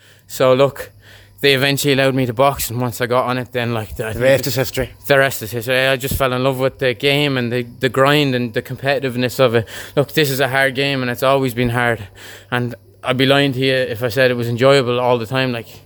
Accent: Kildare, Leinster, Ireland; now in Donegal, Ireland; I'm from Kildare, but I talk to my second cousin as if they're my brother.

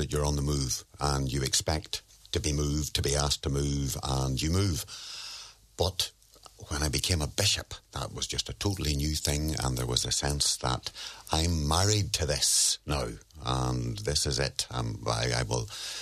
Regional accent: Northern Ireland, United Kingdom; I was born and raised in North County Antrim, and that is my home.

